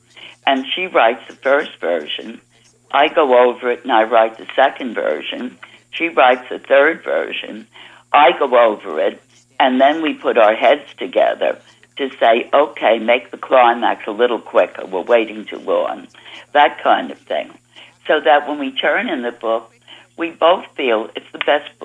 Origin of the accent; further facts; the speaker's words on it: Bronx, New York, United States; now in New Jersey, United States; Well, I was raised in the Bronx, and then lived in New York for a few years, and then moved out to New Jersey.